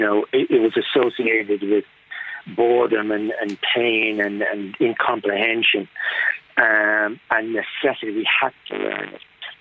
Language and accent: English; Ireland; we're primarily an English-speaking country and have been.